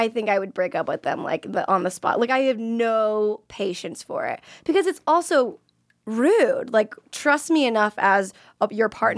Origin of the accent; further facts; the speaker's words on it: Florida, United States; I mean, I'm from Florida, so everything is expensive to everybody.